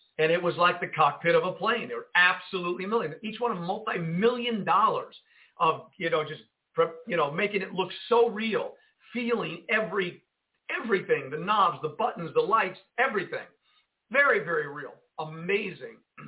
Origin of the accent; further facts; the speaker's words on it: Jersey City, New Jersey, United States; born there; I was born in Jersey City, New Jersey. And so I took the airplane, and I flew out of Newark, New Jersey.